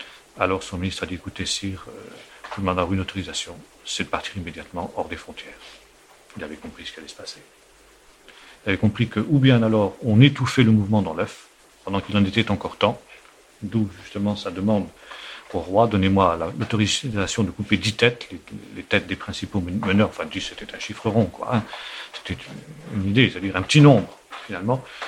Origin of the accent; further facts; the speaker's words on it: France; qui devrait faire notre honte en tant que Français